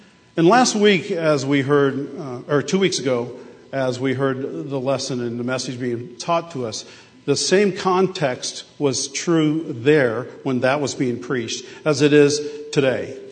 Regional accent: Columbus, Ohio, United States; I was raised in Columbus, Ohio, which is in central Ohio.

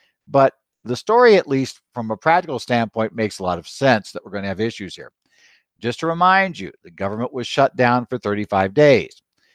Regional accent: Phoenix, Arizona, United States; from Phoenix, Arizona

